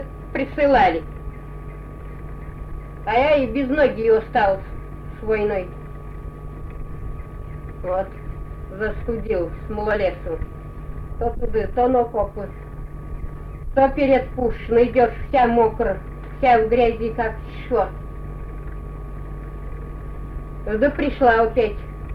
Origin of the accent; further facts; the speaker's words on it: Sheldino, Russia; born there; Я родился в Шелдино, работал в колхозе, потом у нас совхоз, 8 месяцев в совхозе работал, 18 лет работал в сельсовете